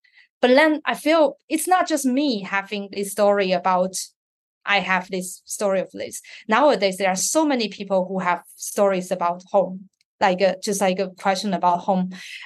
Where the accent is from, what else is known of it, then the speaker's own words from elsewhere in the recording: Taiwan; now in United Kingdom; I left my home country, which is Taiwan, and come to the UK for like over 10 years.